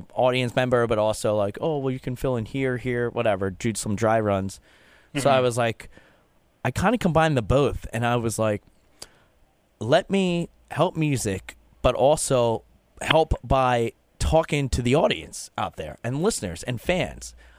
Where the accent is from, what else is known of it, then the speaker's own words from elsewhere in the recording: New Jersey, United States; The way I became a big … fan was because I grew up in Jersey